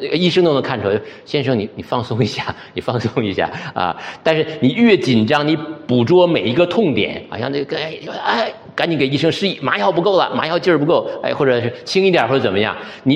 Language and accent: Chinese; Northeast China, China; 我们东北方的，我老家在东北啊，北方